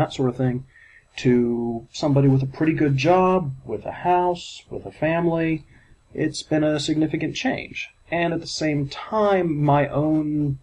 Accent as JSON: {"language": "English", "region": "the South", "country": "United States", "tie": "born or raised there", "said": "I grew up down here in the South. And the predominant forms of Christianity here in the South, Southern Baptists, evangelicals, very fundamentalist Christian beliefs and organizations, those aren't really how I was raised"}